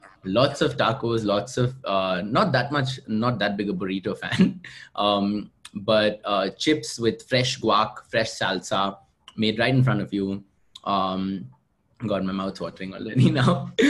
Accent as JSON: {"language": "English", "town": "Bangalore", "region": "Karnataka", "country": "India", "tie": "born or raised there", "said": "I've been born and raised in Bangalore my whole life"}